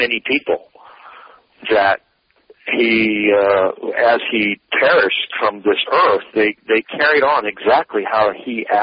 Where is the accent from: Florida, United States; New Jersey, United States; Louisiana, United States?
Florida, United States; Jacksonville; Yesterday, Easter Sunday, it was shown here in my hometown in Jacksonville at 3 o'clock